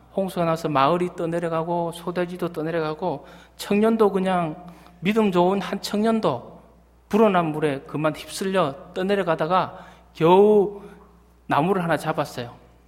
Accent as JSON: {"language": "Korean", "town": "Cheongsong", "region": "North Gyeongsang", "country": "South Korea", "tie": "born or raised there", "said": "제 고향에 가면 청송교도소가 있습니다."}